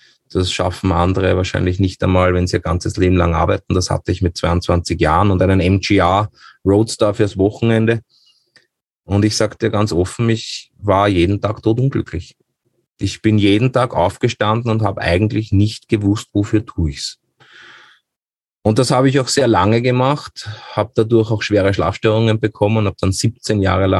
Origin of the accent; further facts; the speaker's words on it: Vienna, Austria; ich bin ja in Wien aufgewachsen, leider, was das betrifft, weil ich wollte immer im Land leben